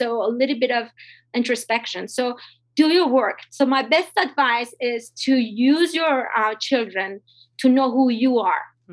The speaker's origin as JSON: {"language": "English", "country": "Iran", "said": "I'm from Iran."}